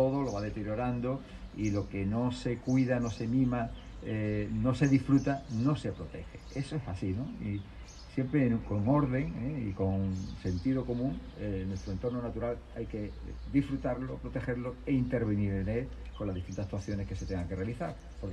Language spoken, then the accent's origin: Spanish; Rincón de la Victoria, Andalusia, Spain; Mira que yo soy de Rincón de la Victoria, que soy de costa